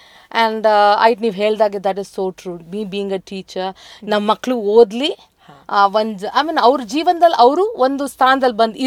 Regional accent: Karnataka, India; ಯಾಕಂದ್ರೆ ನಾನು ಇಲ್ಲಿ ಹುಟ್ಟಿ ಇಲ್ಲಿ ಬೆಳೆದಿದ್ದೀನಿ

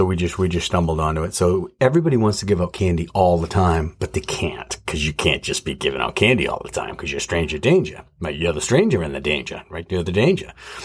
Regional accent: Massachusetts, United States; now in New Hampshire, United States; but we live in New Hampshire now, so it's different everywhere, I guess, but, like, we grew up in Mass, and Halloween was on Halloween.

